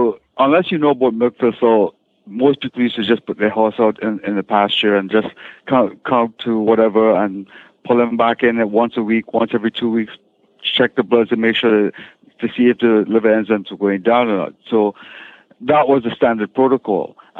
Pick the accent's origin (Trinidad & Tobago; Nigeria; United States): Trinidad & Tobago; I'm from Trinidad originally.